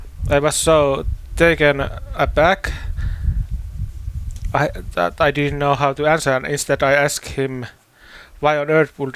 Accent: Finland; English is a second language; I answered that I am from Finland.

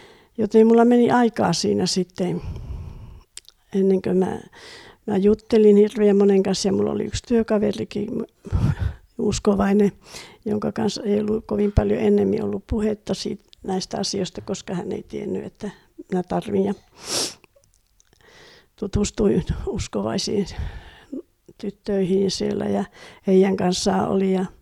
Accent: Oulu, North Ostrobothnia, Finland; niin kuin itsekin olin oululainen nuori

